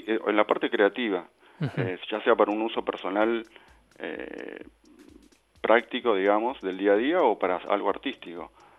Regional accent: Buenos Aires, Argentina; En el caso en mi caso, que soy de CABA, es la célula CABA

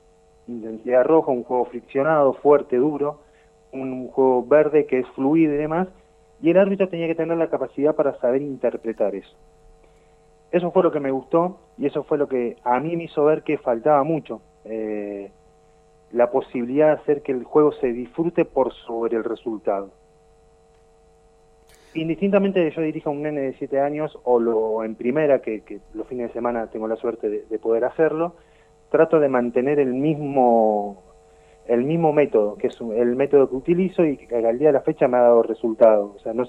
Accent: Bahía Blanca, Buenos Aires Province, Argentina; soy de Bahía Blanca, hace 10 años que vivo acá. Llegué acá por paternidad.

